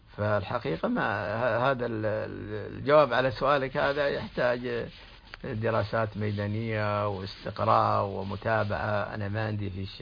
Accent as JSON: {"language": "Arabic", "country": "Saudi Arabia", "said": "هو انتشر في بلادنا السعودية"}